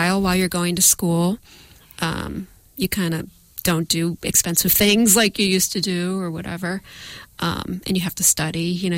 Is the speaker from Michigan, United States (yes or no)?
no; Buffalo, New York, United States; moved away as an adult; I'm originally from Buffalo, New York.